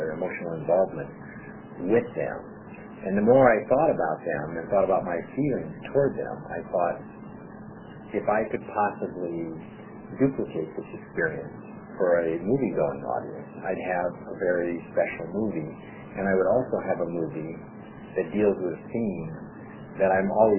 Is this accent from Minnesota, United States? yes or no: no; Los Angeles, California, United States; I grew up in Los Angeles. I've always wanted to make a picture that deals with the city of my childhood memories.